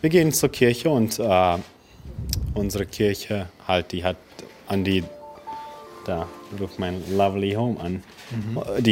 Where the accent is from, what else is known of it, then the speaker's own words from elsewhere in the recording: Germany; also born or lived in Kyrgyzstan; now in Canada; Ich bin geboren in Kirgisistan und ich war 6 damals, als wir nach Deutschland gezogen sind.